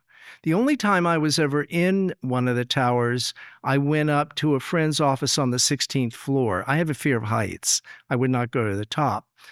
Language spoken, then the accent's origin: English; Washington, District of Columbia, United States; I'm from Washington, D.C.